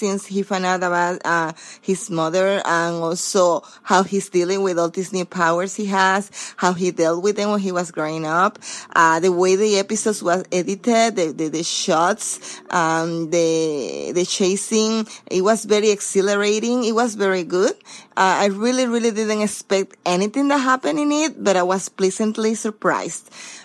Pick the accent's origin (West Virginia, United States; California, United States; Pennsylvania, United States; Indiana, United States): California, United States; I'm from Southern California.